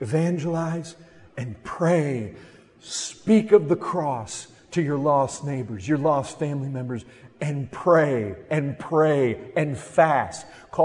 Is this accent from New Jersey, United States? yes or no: no; Michigan, United States; now in Texas, United States; since I've lived in Texas, I haven't fished once, but when I grew up in Michigan, I fished a lot of lakes.